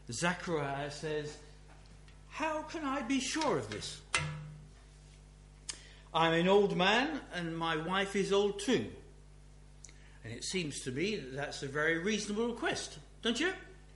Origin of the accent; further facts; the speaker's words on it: United Kingdom; And I know that we can put things in a very nice way, especially if we're British. We're very polite.